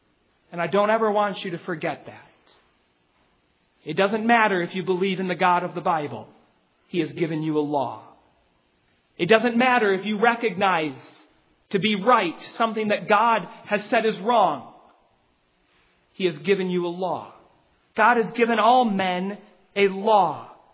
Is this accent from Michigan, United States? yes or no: no; Minnesota, United States; Growing up in Minnesota, in rural farmland, whenever we told people we're going to the city, we meant we're going to Minneapolis, St. Paul.